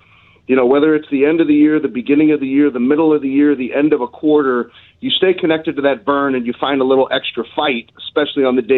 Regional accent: Ladue, Missouri, United States; but I grew up on Waverton Drive in Ladue, and I'm a Ladue High School grad, and So I'm just a kid from the Lou

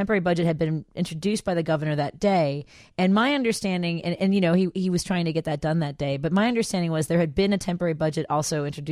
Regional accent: Chicago, Illinois, United States; and maybe it's because I'm from Chicago. I hear those words more harshly

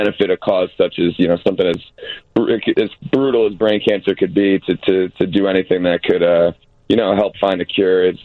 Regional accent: Connecticut, United States; Well, I actually was good friends with I'm from Connecticut

